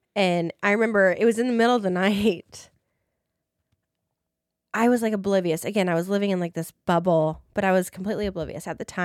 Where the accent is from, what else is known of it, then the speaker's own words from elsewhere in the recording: Des Moines, Iowa, United States; I am from Des Moines, Iowa, if you guys didn't know that.